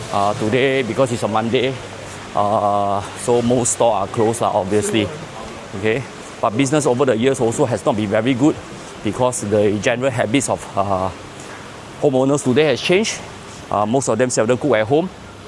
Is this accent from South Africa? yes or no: no; Singapore; So I would say that these are a part of being a Singaporean, or hawker center, HDB flats, you know, our community or our heritage.